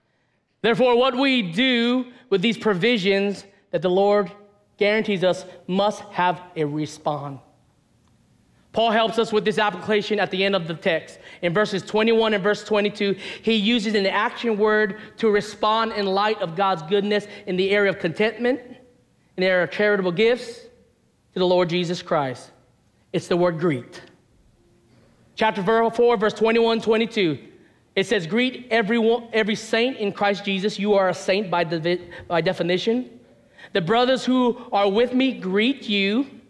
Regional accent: Hawaii, United States; also born or lived in Nevada / Tennessee; And I can say this because I'm from Hawaii. I pastored in Hawaii, I pastored in Nevada, and I pastored in Tennessee.

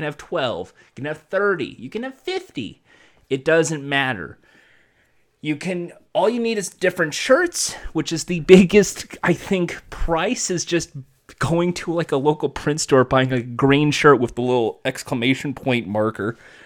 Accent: Los Angeles, California, United States; they filmed many episodes of Wild and Crazy Kids at the park I grew up with here in Los Angeles.

